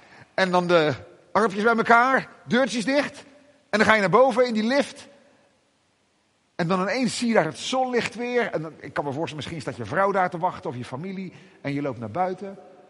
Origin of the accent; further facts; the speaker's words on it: Zeeland, Netherlands; born there; now in Amerongen, Netherlands; Tegenwoordig woon ik in Amerongen. Maar ik ben een geboren Zeeuw en heb ook lang in Goes gewerkt.